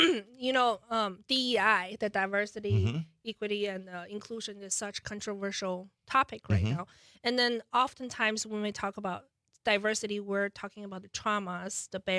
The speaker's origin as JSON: {"language": "English", "country": "China", "tie": "born or raised there", "second_language": "English", "said": "And of course, I talk about I was born and raised in China."}